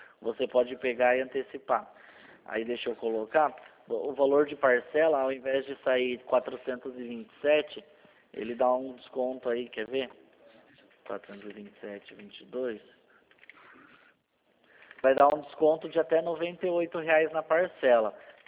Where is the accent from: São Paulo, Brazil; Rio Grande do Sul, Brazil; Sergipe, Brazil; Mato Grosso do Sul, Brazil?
São Paulo, Brazil; Sorocaba; Não, eu sou daqui de Sorocaba.